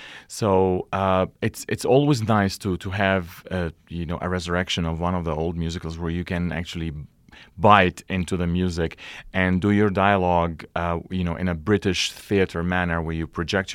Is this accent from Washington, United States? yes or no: no; Colorado, United States; It's wonderful for me to be back in my home state in Colorado to work with all these wonderful people.